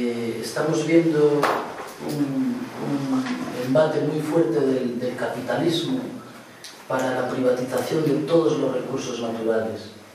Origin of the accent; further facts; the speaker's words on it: Galicia, Spain; llegamos desde Galicia. Galicia es un pueblo con una historia pues muy larga ya, una historia propia.